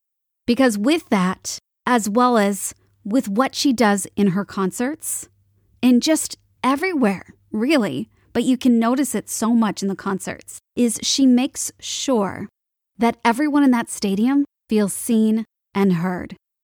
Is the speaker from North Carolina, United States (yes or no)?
no; Chicago, Illinois, United States; I was one of the lucky ones. I grew up in Chicago.